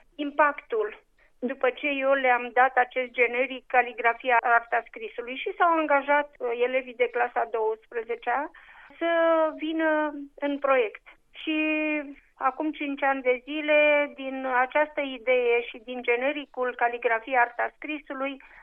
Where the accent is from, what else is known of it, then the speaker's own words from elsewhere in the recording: Romania; born there; locului în care m-am născut, în Carpații de Curbură, într-o școală care poartă numele marelui istoric Constantin Giurescu.